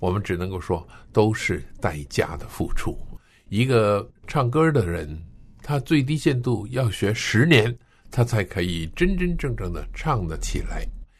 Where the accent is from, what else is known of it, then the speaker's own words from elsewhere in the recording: northern China, China; 我在中国北方长大的，还在念小学的时候呢，我的大姐呢她已经念中学了。